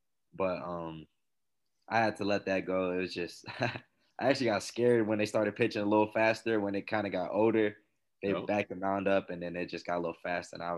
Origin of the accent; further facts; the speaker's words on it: Federal Way, Washington, United States; So I grew up in Federal Way, Washington.